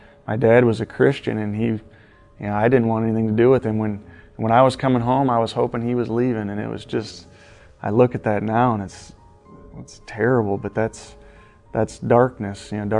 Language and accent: English; Iowa, United States; I'm from Northeast Iowa. I'm born and raised there. I've lived there my entire life, other than a few short stints other places.